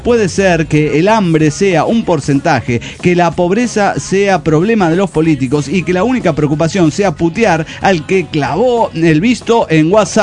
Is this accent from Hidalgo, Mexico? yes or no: no; Guadalajara, Jalisco, Mexico; de Guadalajara